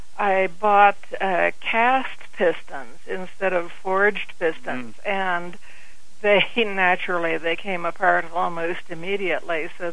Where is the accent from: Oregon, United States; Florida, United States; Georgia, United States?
Florida, United States; Miami; I grew up in Miami, so I was sort of used to it.